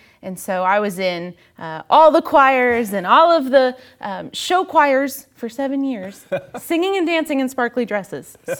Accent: Dayton, Ohio, United States; also born or lived in Orlando, Florida; I was born in Orlando, Florida, into a wonderful Christian home. I have wonderful parents. I have three older brothers, so I've got my own little security squad around me. It's great. But we moved to Dayton, Ohio shortly after

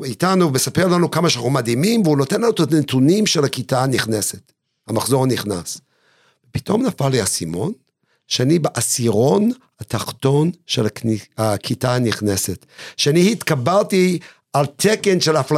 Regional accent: United States; now in Israel; אני גדלתי באחד מהעיירות העניות ביותר בארצות הברית, שנגיד זה ארצות הברית אמריקה שאנשים לא באים במגע איתו, הייתי היהודי היחידי בכל התיכון

